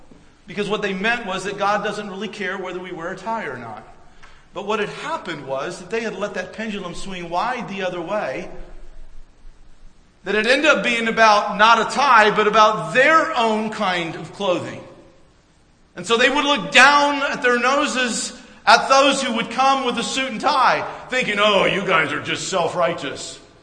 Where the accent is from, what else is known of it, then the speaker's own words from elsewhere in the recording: the South, United States; When I was in the South, I grew up in the South